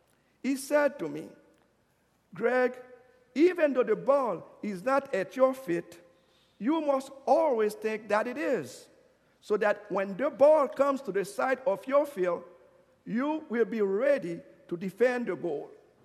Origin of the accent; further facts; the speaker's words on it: Haiti; I used to play soccer when I was growing up in Haiti.